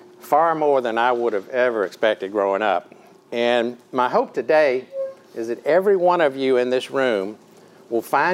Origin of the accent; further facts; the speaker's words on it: the South, United States; accent: Southern; I'm still learning to speak English as my second language, but my first language is Southern, which I speak fluently.